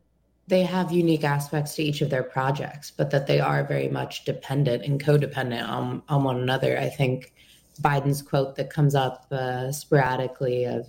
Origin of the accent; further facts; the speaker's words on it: United States; especially growing up outside of New York City during the post 9/11 era